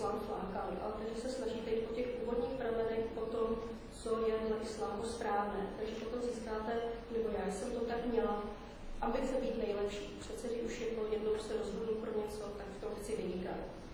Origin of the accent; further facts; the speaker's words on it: Syria; jsem vyrůstala v Syrii 11 let a měli jsme spoustu kamarádů muslimů